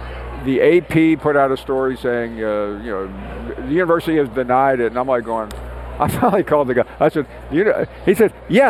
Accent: Memphis, Tennessee, United States; I mean, growing up in Memphis, going through Nashville on the way to college.

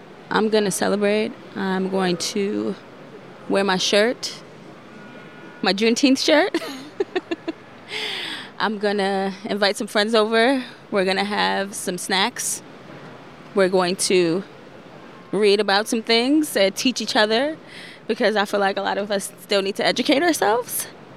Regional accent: Harlem, New York, United States

